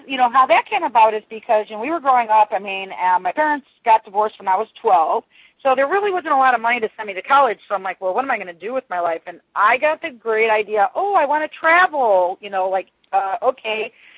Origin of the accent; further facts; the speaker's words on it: Chicago, Illinois, United States; Well, actually, I'm from Chicago.